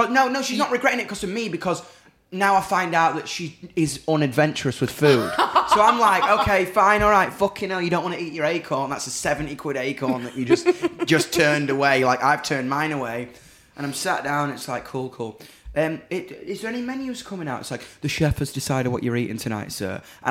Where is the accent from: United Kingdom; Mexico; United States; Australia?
United Kingdom; Doncaster, Yorkshire and the Humber; If you're into that shit, but I'm from Donny, man.